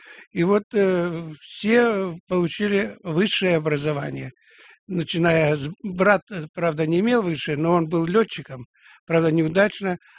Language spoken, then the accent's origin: Russian; Krasnodar Krai, Russia; Да, я из Краснодарского края. Родился на Кубани, в совхозе «Венцы Заря», красивое название, да. Улькевичского района Краснодарского края.